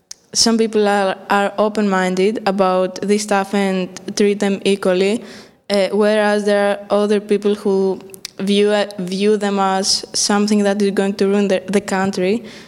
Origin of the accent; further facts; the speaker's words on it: Greece; English is a second language; I'm from Greece, and I'm 15.